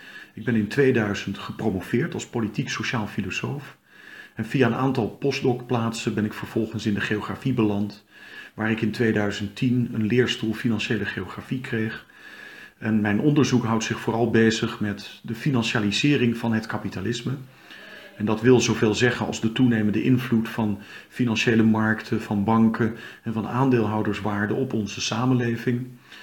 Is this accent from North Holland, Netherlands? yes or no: yes; Bussum, North Holland, Netherlands; also born or lived in Otterlo; Ik ben geboren in Otterlo in 1963. Ik ben getogen in Bussum.